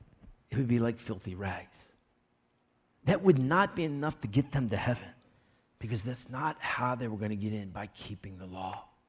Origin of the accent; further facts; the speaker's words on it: Baltimore, Maryland, United States; I'm from Baltimore, Maryland, and I love my crabs.